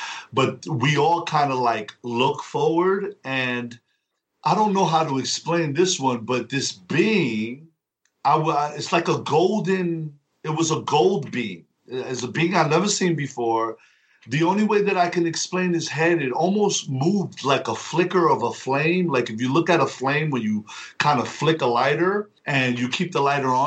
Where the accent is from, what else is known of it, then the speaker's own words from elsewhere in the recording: Bronx, New York, United States; I was telling her I was from the Bronx.